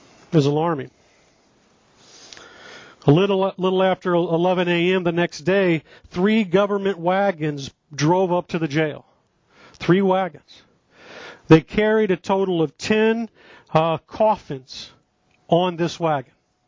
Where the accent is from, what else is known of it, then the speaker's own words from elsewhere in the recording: St. Louis, Missouri, United States; Some of you probably know that I'm from the Midwest. Some of you know that I'm from St. Louis.